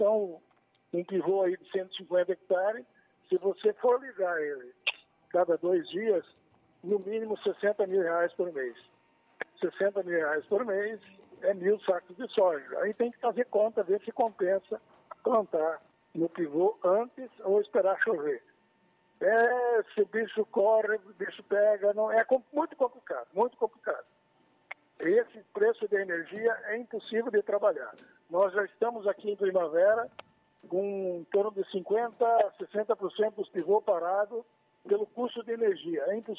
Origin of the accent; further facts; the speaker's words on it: Brazil; vamos acreditar, como brasileiro que somos, no nosso país.